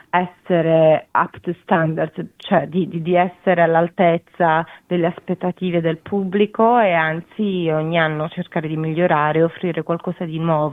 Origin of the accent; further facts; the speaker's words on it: Bari, Apulia, Italy; io non sono napoletana, però sono barese